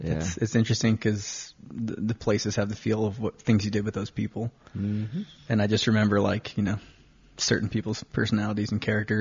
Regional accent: Connecticut, United States; Then, went to my home state's university. I went to UConn.

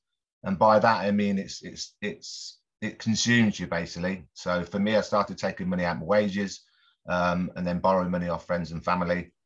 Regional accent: Coventry, West Midlands, United Kingdom; now in London, United Kingdom; I come from Coventry to London. I was a bit shy, etc.

